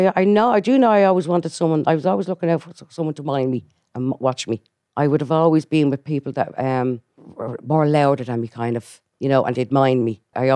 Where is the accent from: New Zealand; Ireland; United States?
Ireland; Coolock, Leinster; also born or lived in Manchester; I'm originally from Coolock, Kilmore. I was born in Manchester and we moved over here when I was four.